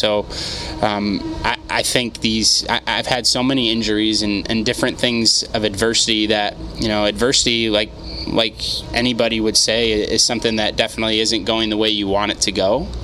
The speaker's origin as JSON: {"language": "English", "town": "Rochester", "region": "New York", "country": "United States", "tie": "born or raised there", "said": "Yeah, it's kind of surprised a lot of people from Rochester."}